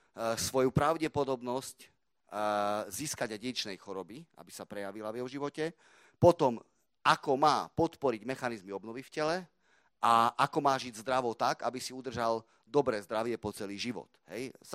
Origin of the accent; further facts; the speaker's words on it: Košice, Košice Region, Slovakia; ja som rodený Košičan. Čiže tu som doma.